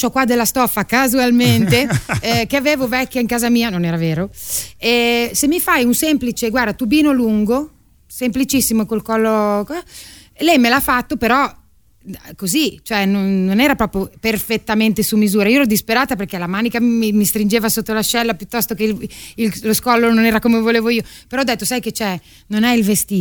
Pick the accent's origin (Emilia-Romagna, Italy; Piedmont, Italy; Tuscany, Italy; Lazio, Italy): Emilia-Romagna, Italy; Però per un romagnolo non è difficile, secondo me